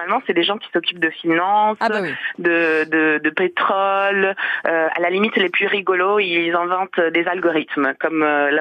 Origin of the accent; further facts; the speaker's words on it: Italy; French is a second language; Et donc il y a des parties que j'ai écrites et qui regardent aussi le fait que je suis italienne